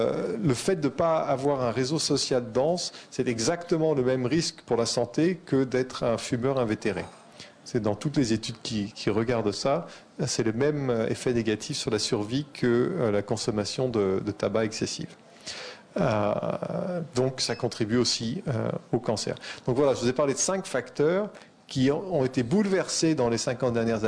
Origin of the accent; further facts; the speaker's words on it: United States; Moi, je suis américain en plus d'être français